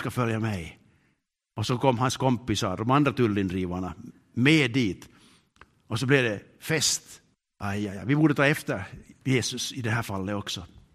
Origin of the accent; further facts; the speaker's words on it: Finland; Men som finlandssvenskar eller som finländare så är vi ju mest glada på insidan.